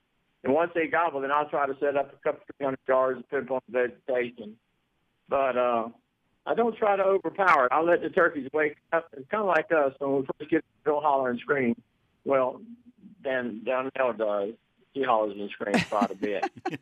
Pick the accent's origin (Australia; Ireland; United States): United States; Florida; moved away as an adult; I grew up in Florida, and he was a Daniel Boone of Florida.